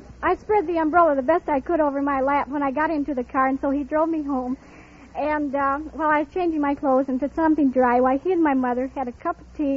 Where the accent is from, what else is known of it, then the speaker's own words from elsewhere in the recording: Kalamazoo, Michigan, United States; born there; was born in Kalamazoo, Michigan.